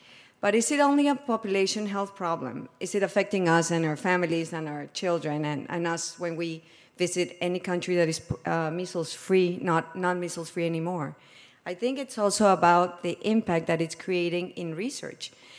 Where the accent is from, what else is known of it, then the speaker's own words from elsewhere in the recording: Colombia; Also because I come from Colombia, a country in development, and I worked as a doctor there